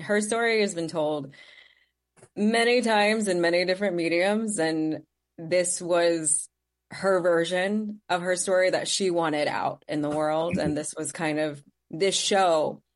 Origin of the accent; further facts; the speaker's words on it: Chesapeake, Virginia, United States; moved away as an adult; I am originally from Chesapeake, Virginia. Yeah, so I'm a Virginia girl and I moved to New York for college.